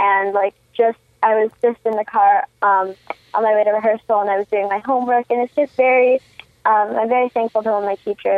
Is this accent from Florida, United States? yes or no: no; Indiana, United States; I'm Northwest Indiana.